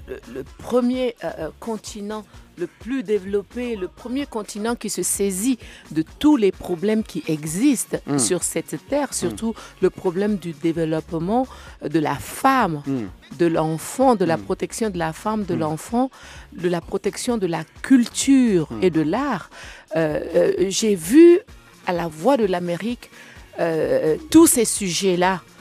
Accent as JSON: {"language": "French", "country": "Mali", "said": "en tant que malienne"}